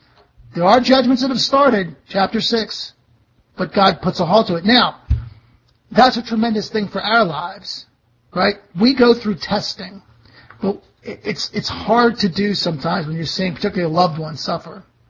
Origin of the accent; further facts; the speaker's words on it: Philadelphia, Pennsylvania, United States; I'm from Philadelphia, so whatever we say is right.